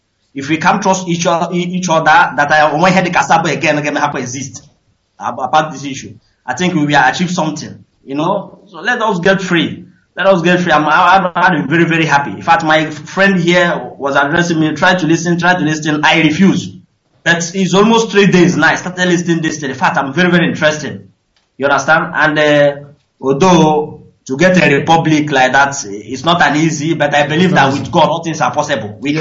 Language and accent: English; Imo, Nigeria; Yeah, I come from Eastern Heartland, Imo State.